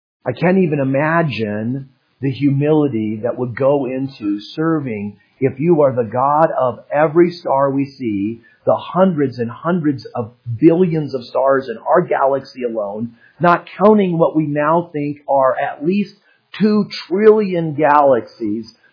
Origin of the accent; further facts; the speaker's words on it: Phoenix, Arizona, United States; And I will say compared to what we grew up with in the Phoenix area, a lot more people in that area put lights on their homes.